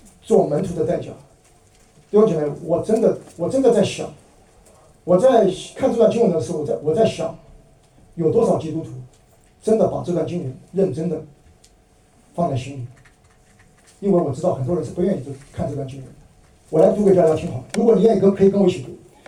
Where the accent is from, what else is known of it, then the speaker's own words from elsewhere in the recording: China; 我们中国人也是，我们中国人特别注重家庭关系